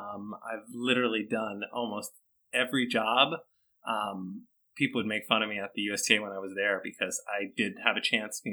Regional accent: United States; I'm totally an American. My dad's an immigrant from Italy

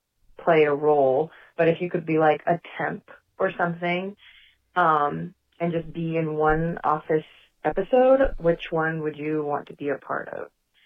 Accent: California, United States; I am from the Bay Area, California.

